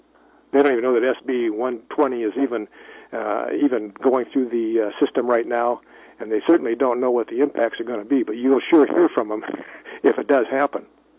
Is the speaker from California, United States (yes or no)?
no; Alaska, United States; I'm just a retired resident here in Juneau, born and raised in Alaska.